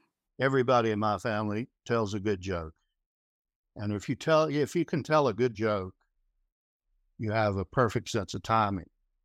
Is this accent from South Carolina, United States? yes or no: yes; South Carolina, United States; born there; No, I was born in South Carolina, but my family, both sides, were from Tennessee.